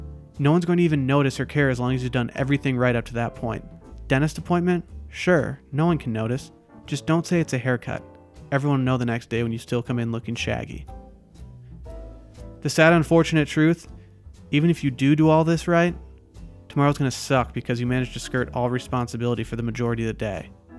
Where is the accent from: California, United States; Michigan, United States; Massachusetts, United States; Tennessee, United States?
Michigan, United States; Harbor Springs; I'm from Harbor Springs, Michigan, a small town that resides 4 hours north of Detroit on Lake Michigan.